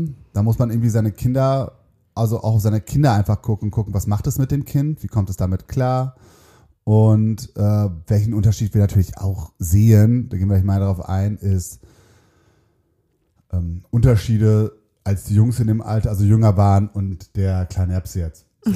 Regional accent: North Rhine-Westphalia, Germany; Wir sind NRW, das kann man ja sagen.

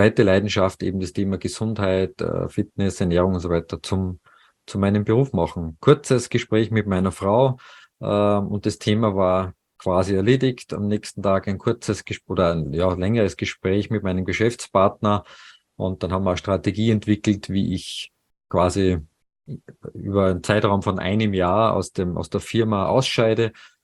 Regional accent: Salzburg, Austria; also born or lived in Paris; Salzburg ist ja meine Heimat

